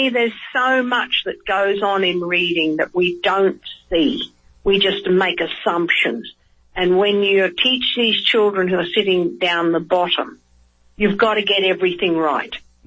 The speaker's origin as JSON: {"language": "English", "country": "Australia", "tie": "born or raised there", "said": "But see, I grew up in Australia where we only have a maximum of 6 weeks off."}